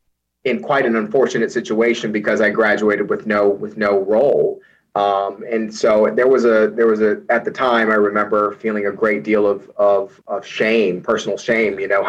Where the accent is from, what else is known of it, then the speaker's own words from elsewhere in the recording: Chicago, Illinois, United States; You know, I'm from Chicago, born and raised. So I had never, traveled to Dubai.